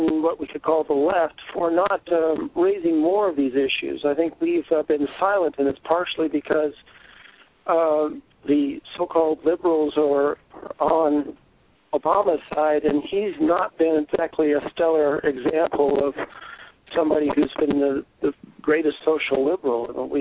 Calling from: Berkeley, California, United States; Berkeley, California.

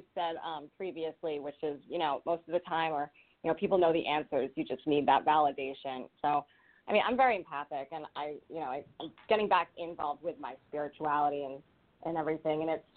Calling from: Rhode Island, United States; I'm calling in from Rhode Island.

